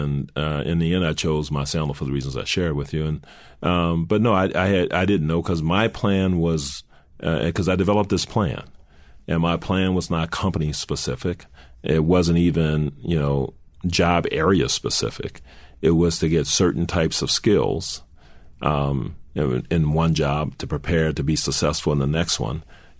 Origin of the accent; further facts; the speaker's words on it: New Orleans, Louisiana, United States; But yeah, so, I'm from New Orleans, so that all that stuff kind of, means a little something to me.